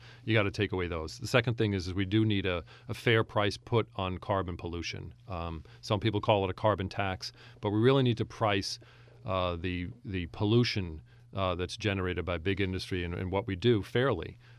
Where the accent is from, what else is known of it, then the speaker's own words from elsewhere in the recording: Massachusetts, United States; I grew up just outside of Boston.